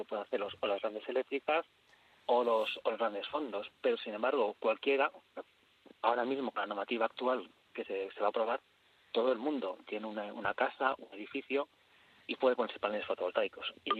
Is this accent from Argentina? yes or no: no; Madrid, Community of Madrid, Spain; Yo soy de Madrid, vivo a la altura de Alcalá de Henares, en un pueblito que está muy cerca, San Pedro Lomosa